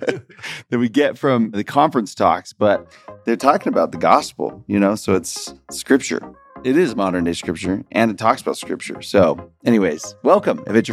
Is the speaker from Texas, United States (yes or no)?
yes; Houston, Texas, United States; I grew up in Houston and it's like we get thunderstorms.